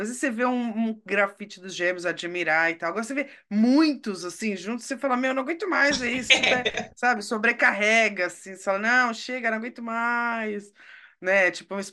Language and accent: Portuguese; São Paulo, Brazil; Eu nasci e cresci em São Paulo, é feio pra cacete, São Paulo.